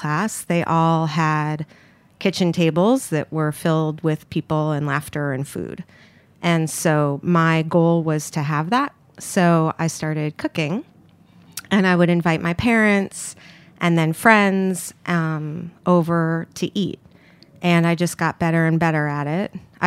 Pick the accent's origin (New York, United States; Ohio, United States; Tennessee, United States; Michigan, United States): New York, United States; Manhattan; I grew up here in Manhattan, I guess here-ish, and I started cooking when I was about 8.